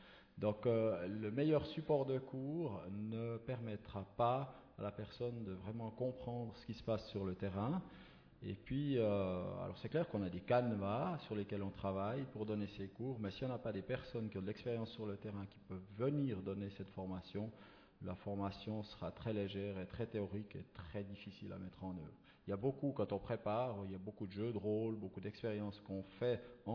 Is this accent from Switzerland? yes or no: yes; Switzerland; On ne sait pas tout en tant que Suisse.